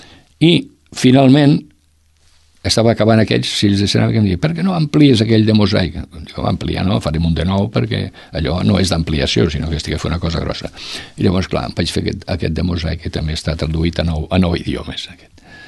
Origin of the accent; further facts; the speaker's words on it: Roquetes, Catalonia, Spain; jo vinc sempre, vinc cada any a Roquetes, per mi Roquetes, vull dir, lògicament és el meu poble, he nascut aquí